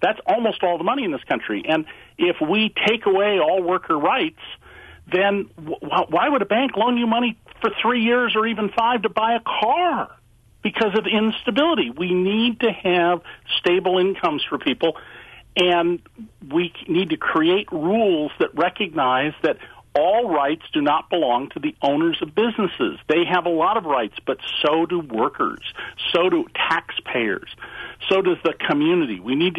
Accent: California, United States; because college was free when I grew up in California

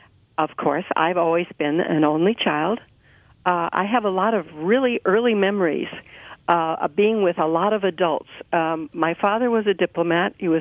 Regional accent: Indiana, United States; I just remembering all the people in the neighborhood where I grew up in Indiana.

